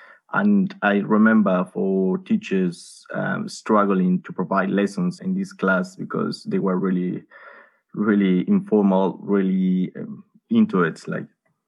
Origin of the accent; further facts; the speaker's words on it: Colombia; growing up in Colombia is a completely different situation and completely different world, education, neighborhoods, communities.